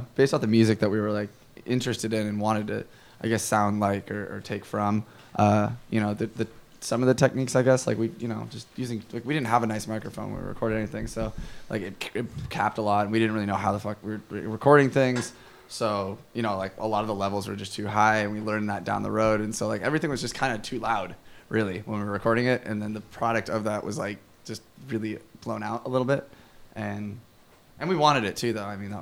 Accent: Los Angeles, California, United States; growing up in Los Angeles or in California kind of gives you like that kind of, I don't know, the beach is like so forced down your throat

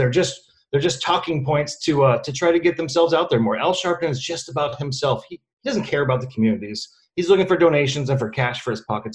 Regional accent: California, United States; So, yeah, I'm a cop from SoCal, 17 years sworn, 3-year civilian.

